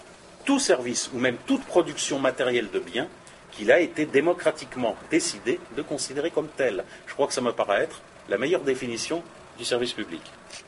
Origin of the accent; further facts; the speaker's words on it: France; surtout chez nous en France, où on a des institutions de la Ve République qui sont assez monarchiques